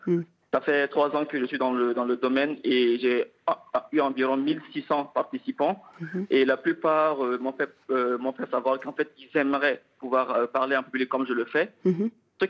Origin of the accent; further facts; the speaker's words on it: Niamey, Niger; Quand on vient chez nous à Niamey, on est une société africaine, donc la parole a été pendant longtemps au centre de la vie sociale africaine.